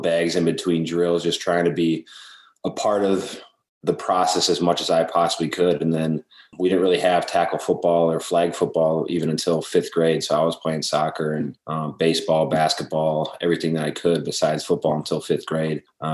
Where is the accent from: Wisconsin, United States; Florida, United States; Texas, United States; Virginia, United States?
Wisconsin, United States; football, kind of grew up watching Brett Favre and the Packers. That was kind of the way up in Wisconsin.